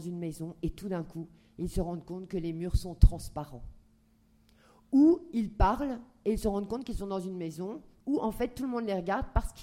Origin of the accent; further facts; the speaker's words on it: France; je suis française